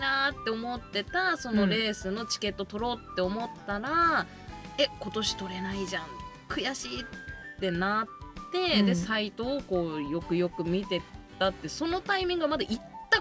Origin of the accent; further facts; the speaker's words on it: Niigata, Japan; now in Tokyo, Japan; 私新潟出身なので